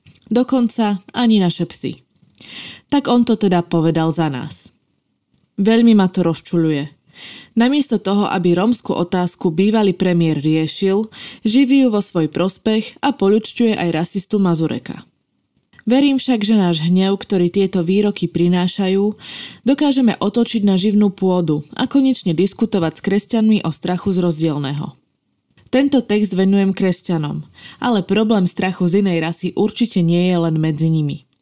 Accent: Žilina Region, Slovakia; Vyrastala som na Liptove

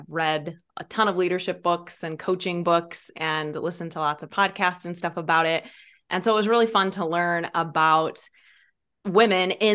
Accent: Peoria, Illinois, United States; And Peoria is actually my hometown in central Illinois. So I grew up just outside of Peoria.

